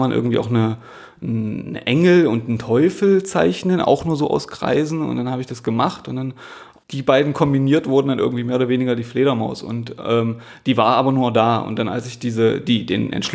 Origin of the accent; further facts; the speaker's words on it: Halle, Saxony-Anhalt, Germany; also born or lived in Magdeburg / Stuttgart; now in Berlin, Germany; Ich komme eigentlich aus Halle, habe in Magdeburg studiert, habe in Stuttgart gearbeitet, war in Tuttlingen eine Zeit lang, dann in Nürnberg und seit 2,5 Jahren ungefähr bin ich in Berlin.